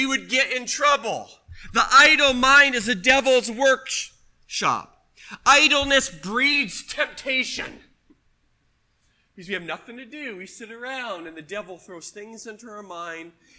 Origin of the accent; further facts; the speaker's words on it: Washington, United States; also born or lived in Colorado; When I grew up in Washington and when we lived in Colorado, it was very rare that we ever heard of anybody having to live off the government.